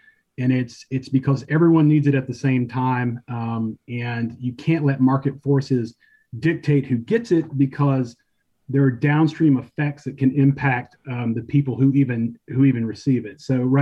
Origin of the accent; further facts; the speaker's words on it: Clemson, South Carolina, United States; now in Monterey, United States; I grew up in the Clemson, South Carolina area.